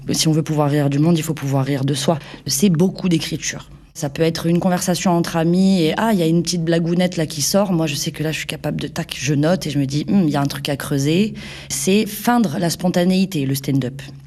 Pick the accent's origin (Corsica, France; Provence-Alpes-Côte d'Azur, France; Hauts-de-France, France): Provence-Alpes-Côte d'Azur, France; Marseille; j'ai 31 ans, je suis marseillaise